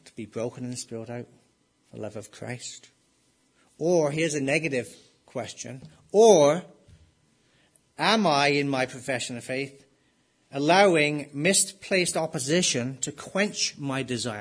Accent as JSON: {"language": "English", "region": "England", "country": "United Kingdom", "said": "I'm just English, I can't. I'm like white and English, I can't move very good."}